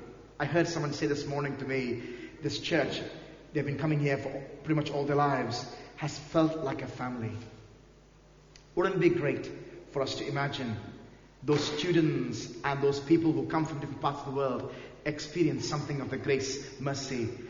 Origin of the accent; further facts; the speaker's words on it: India; first language Malayalam; English is a second language; I prayed in my mother tongue, in Malayalam